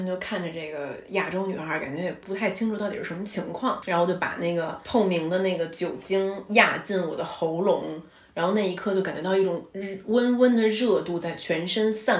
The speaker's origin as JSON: {"language": "Chinese", "region": "Beijing", "country": "China", "said": "我觉得我就是北京人的代表"}